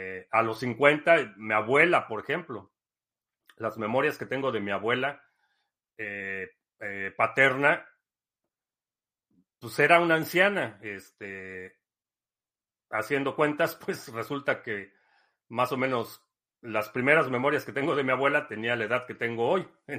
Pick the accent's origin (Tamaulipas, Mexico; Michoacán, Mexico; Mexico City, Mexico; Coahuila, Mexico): Mexico City, Mexico; now in United States; Soy mexicano, sí, nací en la Ciudad de México y vivo en Estados Unidos desde hace mucho. Antes de que muchos de ustedes nacieran, llegué a Estados Unidos en el 2005.